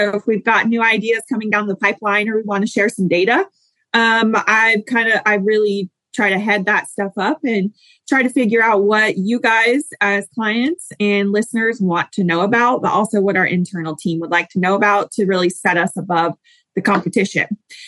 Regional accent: Iowa, United States; So I grew up in Southern Iowa and I am a horse person by trade.

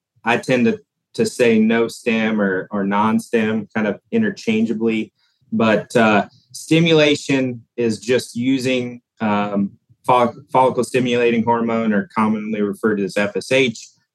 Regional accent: Creston, Iowa, United States; I'm originally from Southwest Iowa. I grew up on a cattle and crop farm there in Creston.

